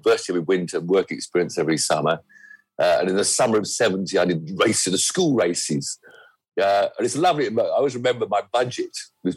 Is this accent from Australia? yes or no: no; Weybridge, South East England, United Kingdom; I grew up in Weybridge in Surrey, right next to Brooklands